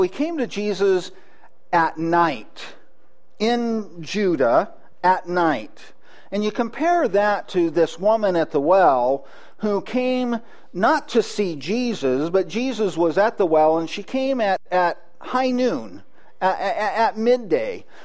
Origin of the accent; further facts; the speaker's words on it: Taft, California, United States; I grew up in Taft, California, and we went down there, and it was like 100, and I thought I was going to die.